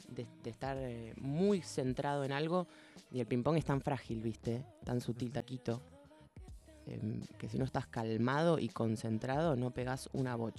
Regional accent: Pilar, Buenos Aires Province, Argentina; Quiero volver a tocar en Pilar, que yo me fui de Pilar. Yo soy de Pilar.

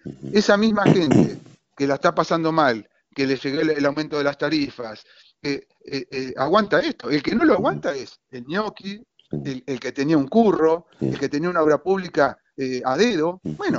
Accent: Argentina; como argentino

